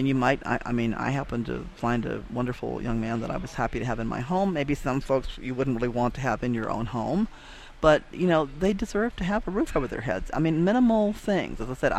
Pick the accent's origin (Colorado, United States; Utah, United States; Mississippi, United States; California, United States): Mississippi, United States; Now, I'm from Mississippi, so my ears perked up